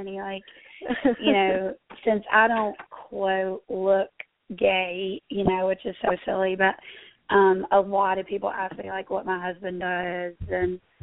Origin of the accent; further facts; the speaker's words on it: the South, United States; So I've been really fortunate growing up in the South that I really didn't face any.